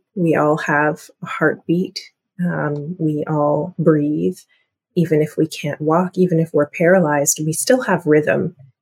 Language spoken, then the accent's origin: English; Scarborough, Ontario, Canada; I grew up in Scarborough, Ontario. My grandmother grew up in Jamaica.